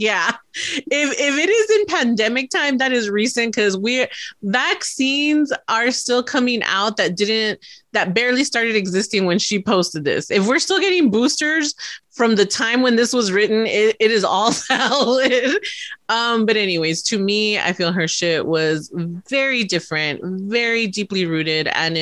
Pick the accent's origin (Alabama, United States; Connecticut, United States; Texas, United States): Texas, United States; And I guess because I'm from Texas, so I've seen it a lot